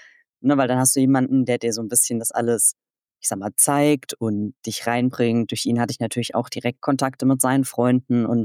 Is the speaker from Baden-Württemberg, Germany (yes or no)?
yes; Baden-Württemberg, Germany; born there; Also Exilant bin ich tatsächlich schon immer gewesen. Ich komme gebürtig generell aus Süddeutschland, rund um die Ecke Karlsruhe tatsächlich.